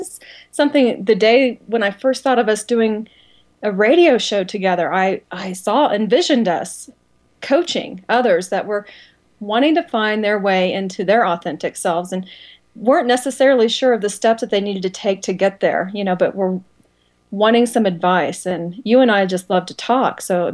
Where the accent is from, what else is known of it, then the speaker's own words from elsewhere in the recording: Kansas, United States; accent: Kansas; my Kansas little accent that comes through